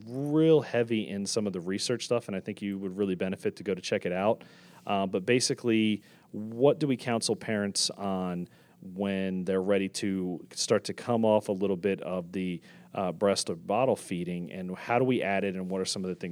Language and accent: English; Maryland, United States; I was going to say, I grew up in Maryland and you're in Pennsylvania